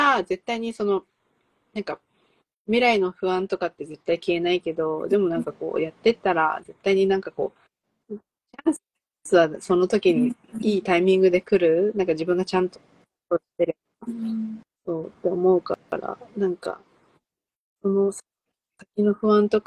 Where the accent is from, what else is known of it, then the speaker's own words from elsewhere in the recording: Taiwan; まあ、私って台湾人だからさ、自分たちでさ、その Wi-Fi とか気にしないで生きてるの